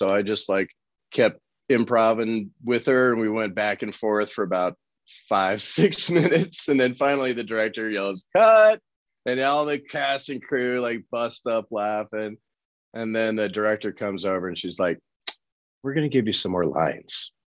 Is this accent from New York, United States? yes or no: no; Colorado, United States; And I was like, oh no, I was born and raised in Colorado.